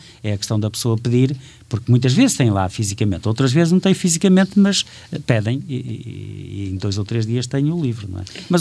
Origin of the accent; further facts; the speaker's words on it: Felgueiras, Porto, Portugal; Já foi apresentado em Felgueiras, que é a minha terra